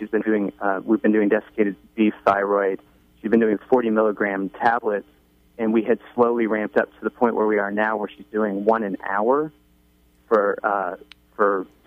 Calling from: Atlanta, Georgia, United States; I'm calling from Atlanta.

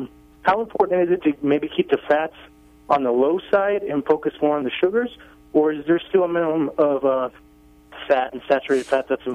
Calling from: Colorado Springs, Colorado, United States; I'm in Colorado Springs

